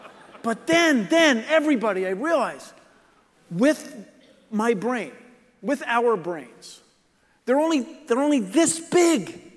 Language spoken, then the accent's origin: English; Washington, District of Columbia, United States; I grew up in Washington, D.C., and when you live there, you go to Delaware.